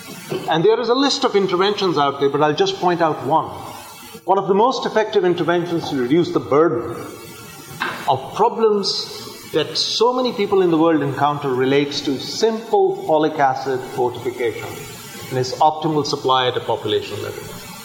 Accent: Pakistan; to return to my home country, Pakistan, as a pediatrician.

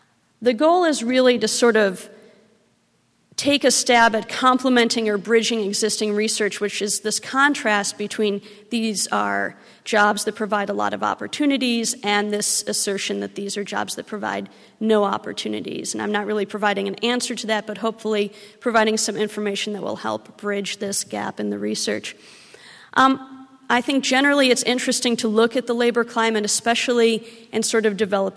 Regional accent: Midwest, United States; now in Long Beach, United States; And I'm from the Midwest, so generally in the Midwest, people work where they live, right?

